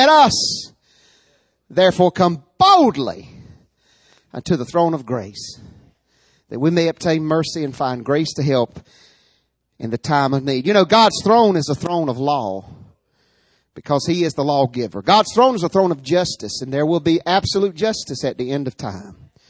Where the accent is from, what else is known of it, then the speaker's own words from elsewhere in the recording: Rocky Mount, North Carolina, United States; And if you ever lived in Rocky Mount, North Carolina, you would know that what that's about. I was raised in Rocky Mount, and they got all them one-way streets